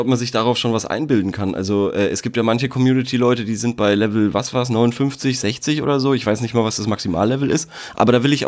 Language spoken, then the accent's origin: German; Unterköllnbach, Bavaria, Germany; ich komme aus Unterköllnbach, Bayern.